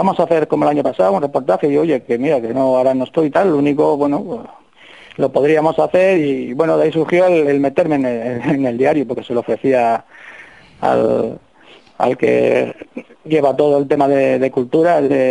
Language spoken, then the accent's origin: Spanish; San Sebastián, Basque Country, Spain; Yo, siendo de aquí, siendo donostiarra, bueno, me muevo entre Irún y San Sebastián